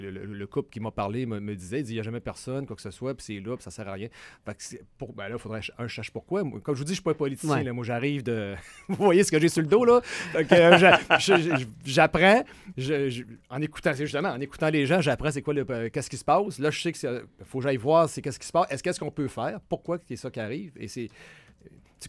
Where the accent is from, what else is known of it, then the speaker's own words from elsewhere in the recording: Giffard, Quebec, Canada; parce que je venais de Giffard.